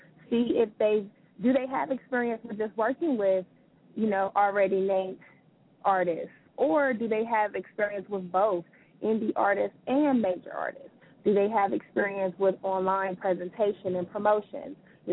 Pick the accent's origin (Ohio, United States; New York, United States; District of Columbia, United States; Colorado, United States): Ohio, United States; Columbus; I'm from Columbus, Ohio.